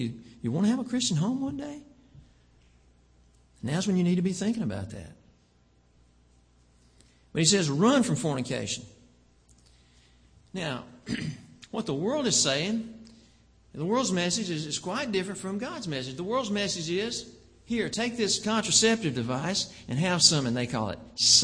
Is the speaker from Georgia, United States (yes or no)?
yes; Augusta, Georgia, United States; Why I grew up in Augusta, Georgia.